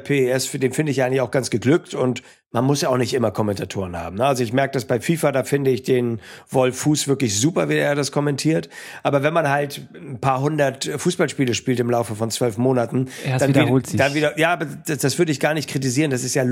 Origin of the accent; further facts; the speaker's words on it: Hamburg, Germany; ich komme jetzt hier aus Hamburg